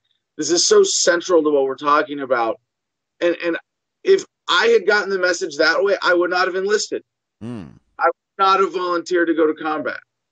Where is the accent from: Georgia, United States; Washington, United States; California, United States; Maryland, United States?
California, United States; San Francisco; born there; So I was born in San Francisco. We have the paperwork.